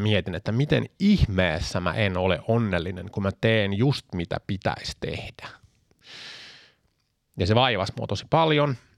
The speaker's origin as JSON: {"language": "Finnish", "town": "Stockholm", "region": "Stockholm County", "country": "Sweden", "tie": "born or raised there", "said": "Mä oon varttunut Tukholman lähiössä kahden suomalaisten vanhemman lapsena, syntynyt ja varttunut Ruotsissa."}